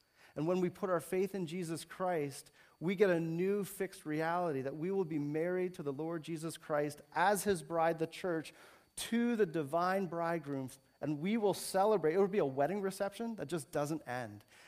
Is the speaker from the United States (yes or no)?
no; Canada; I mean, I'm only Canadian